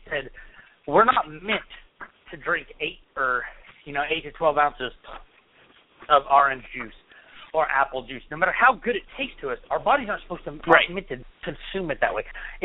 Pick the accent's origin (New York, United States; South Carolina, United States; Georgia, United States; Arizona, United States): New York, United States; I'm from New York, so I like the thin crust better anyway.